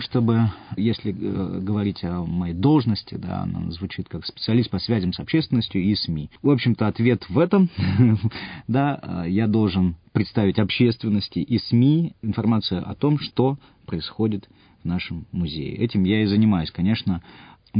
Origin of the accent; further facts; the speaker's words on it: Irkutsk, Irkutsk Oblast, Russia; большая часть моей жизни, конечно, связана с Иркутском, который я люблю, который я считаю своей родиной, безусловно, это мой родной город. Я отсюда пока не хочу уезжать.